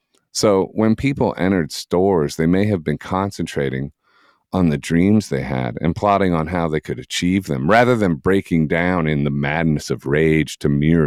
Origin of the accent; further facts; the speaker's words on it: New York, United States; Well, I'm a New Yorker, so I was like always over in Philly.